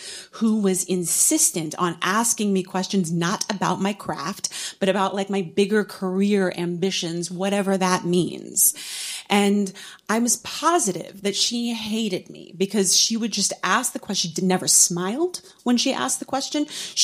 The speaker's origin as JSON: {"language": "English", "town": "San Antonio", "region": "Texas", "country": "United States", "tie": "born or raised there", "said": "And I seized every opportunity that I could in my hometown of San Antonio, Texas"}